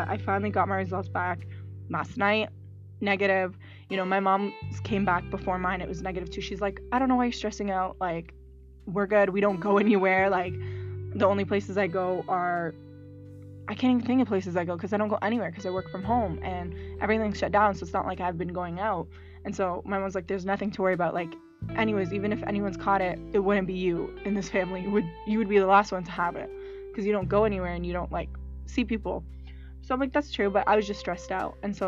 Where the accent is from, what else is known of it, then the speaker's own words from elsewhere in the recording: Lebanon; So a lot of you know I'm from Lebanon, and I'm going for a month